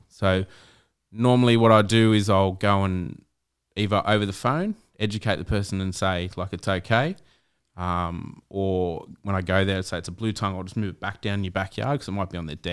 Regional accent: San Remo, New South Wales, Australia; No, I grew up on Central Coast. So I grew up in San Remo. When I was born, San Remo wasn't very populated.

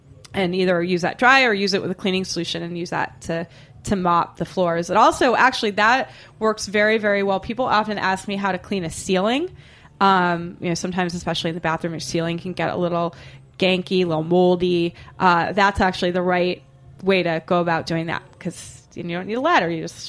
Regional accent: Boston, Massachusetts, United States; because I'm from Boston and I have the mind of a 13-year-old boy. And it sounds to me like how we would say boner in Boston.

